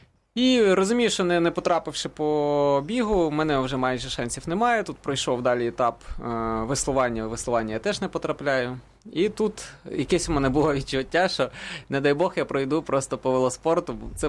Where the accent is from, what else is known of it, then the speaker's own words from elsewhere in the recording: Kyiv, Ukraine; я був на навчанні, коли проводилось в Києві, в моєму рідному місті.